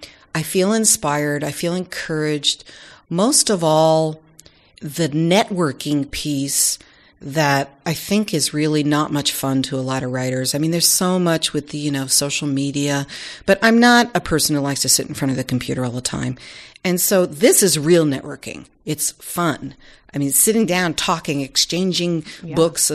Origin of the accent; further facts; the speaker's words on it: New York, United States; I am from New York and had the funniest father in the world who used to make me laugh so hard I would cry